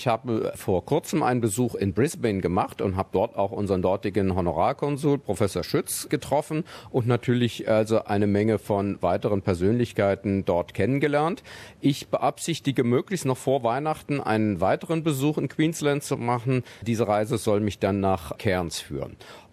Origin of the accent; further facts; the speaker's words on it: Mainz, Rhineland-Palatinate, Germany; Geboren und aufgewachsen bin ich in Mainz am Rhein und bin dort zur Schule gegangen